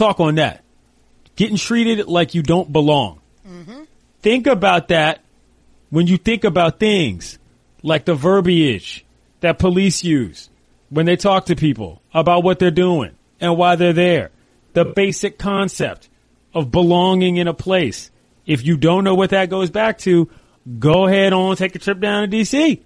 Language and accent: English; Washington, District of Columbia, United States; Preston Marshall statue got removed in D.C. And I'll tell you why that's important, because that's my hometown.